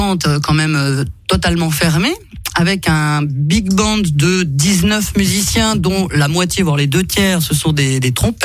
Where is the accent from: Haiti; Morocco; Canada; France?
France; Je suis française, il y a eu 1936, le Front Populaire